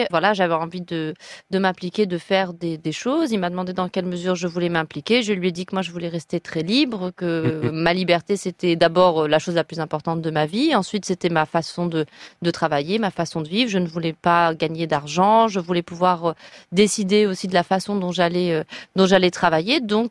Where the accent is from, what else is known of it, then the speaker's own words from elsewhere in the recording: Morocco; moi, j'ai grandi au Maroc, mais effectivement dans un milieu assez bourgeois, très francophone, très très protégé.